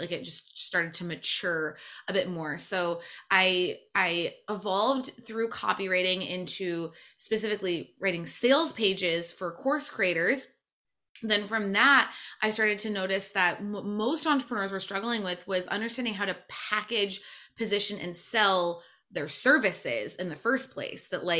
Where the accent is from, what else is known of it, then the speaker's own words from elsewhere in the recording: Michigan, United States; I had moved back to the States. I'm from Michigan originally. I was, you know, back at home for a while.